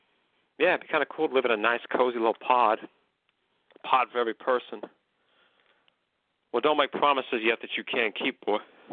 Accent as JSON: {"language": "English", "region": "California", "country": "United States", "said": "So I was from California. It's frosty where I live."}